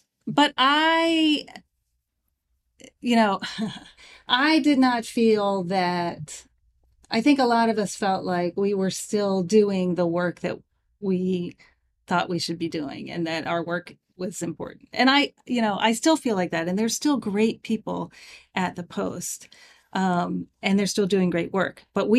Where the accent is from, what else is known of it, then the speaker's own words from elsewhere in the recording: Virginia, United States; I grew up in Virginia. So that was my hometown big paper, you know, when I was a kid.